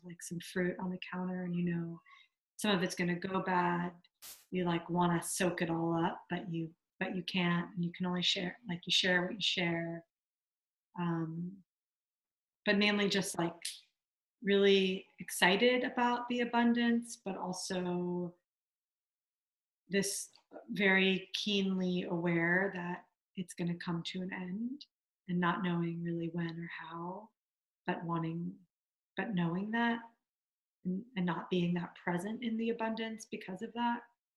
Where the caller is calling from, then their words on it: Oakland, California, United States; I'm calling from Oakland.